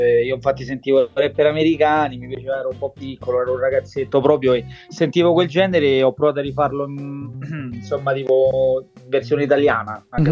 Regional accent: Rome, Lazio, Italy; Sì, Roma.

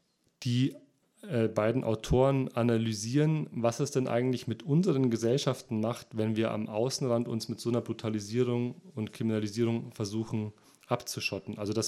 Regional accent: Munich, Bavaria, Germany; auch ich komme aus München, da kann man auch denken, die Welt ist in Ordnung.

